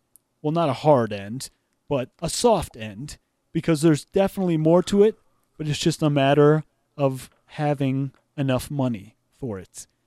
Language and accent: English; Montana, United States; I grew up in Montana on a ranch farm, or maybe it was a farm ranch. It was a little of both.